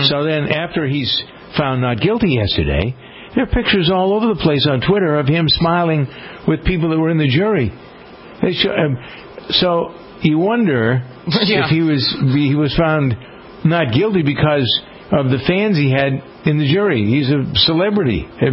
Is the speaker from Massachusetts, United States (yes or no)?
yes; Framingham, Massachusetts, United States; That's what there's a great joke in my hometown of Framingham, Massachusetts.